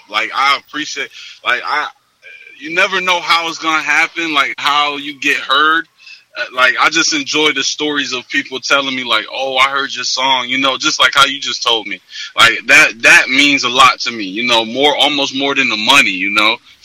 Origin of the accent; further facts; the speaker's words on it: Syracuse, New York, United States; So I was born in Syracuse, New York.